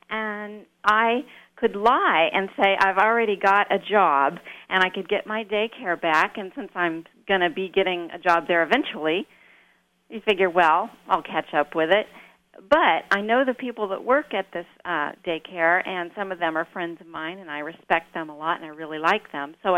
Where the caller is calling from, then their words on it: San Carlos, California, United States; I'm calling from San Carlos.